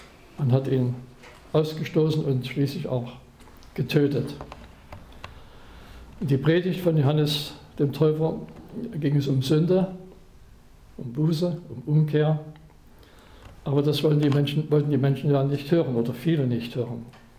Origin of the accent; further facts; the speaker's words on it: Chemnitz, Saxony, Germany; In Sachsen gab es einen Jugendwart am Rande meiner Heimatstadt Chemnitz.